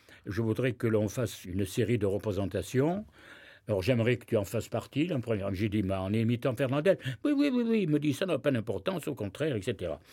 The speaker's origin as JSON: {"language": "French", "town": "Toulouse", "region": "Occitanie", "country": "France", "tie": "born there", "said": "Je suis né à Toulouse."}